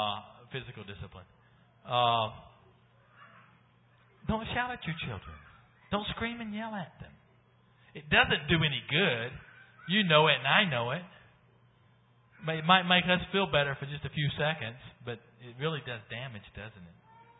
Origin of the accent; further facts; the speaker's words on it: Georgia, United States; also born or lived in Tennessee; now I'm from Georgia. I was actually born in Tennessee.